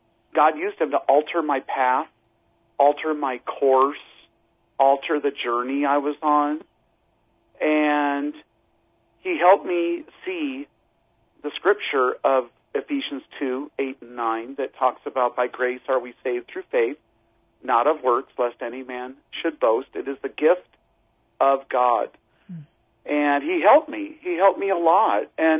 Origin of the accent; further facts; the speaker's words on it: Arcadia, California, United States; I grew up, Danny, in Arcadia, California, and that was in 1956.